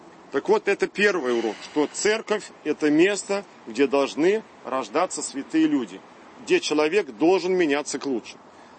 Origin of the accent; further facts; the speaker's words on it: Moscow, Russia; А так, как коренной москвич, я интересовался жизнью московских священников